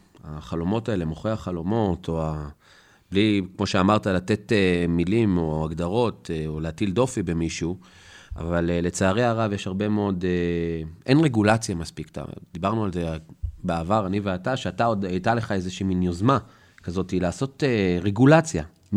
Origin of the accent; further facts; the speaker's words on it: Jerusalem, Jerusalem District, Israel; אני התחלתי בתור מתווך דירות בירושלים, אני ירושלמי.